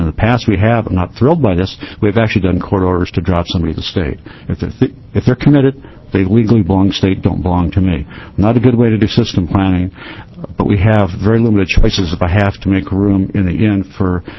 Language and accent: English; Lorain, Ohio, United States; I'm from Lorraine.